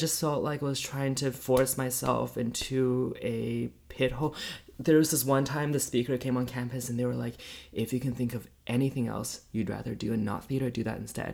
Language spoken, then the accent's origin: English; Canada; My family is Chinese, but I'm Canadian.